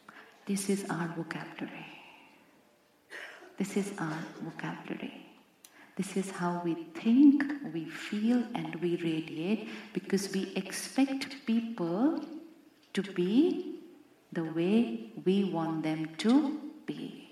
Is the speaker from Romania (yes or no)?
no; India; now in United States; I came all the way from India to meet you.